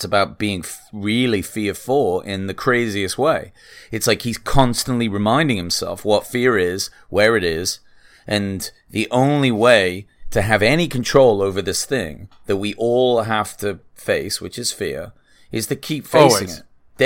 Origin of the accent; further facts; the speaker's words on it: England, United Kingdom; I'm from England.